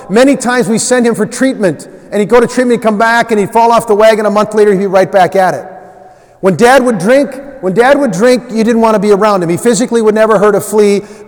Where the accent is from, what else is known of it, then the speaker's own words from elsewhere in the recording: New Ulm, Minnesota, United States; Everywhere in the world we go, there's always at least one person who's heard of New Ulm. We were, first time I brought her to my hometown